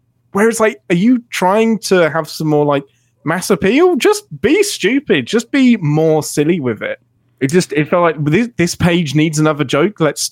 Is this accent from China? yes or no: no; England, United Kingdom; maybe that's because I'm English and maybe it's because I'm young